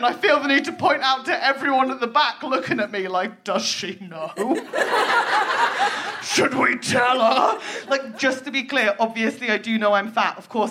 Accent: United Kingdom; I was raised in Britain during the noughties.

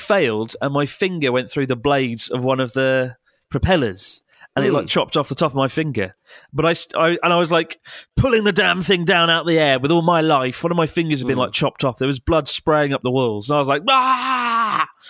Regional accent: United States; My brother and I grew up here in America, but our mother is Japanese, so we'd often visit growing up.

